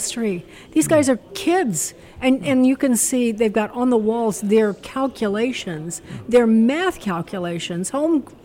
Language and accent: English; Illinois, United States; So I grew up in Illinois.